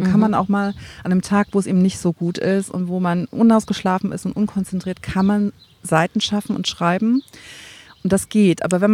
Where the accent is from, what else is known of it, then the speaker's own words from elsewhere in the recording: Schleswig-Holstein, Germany; Ich komme aus der Haseldorfer Marsch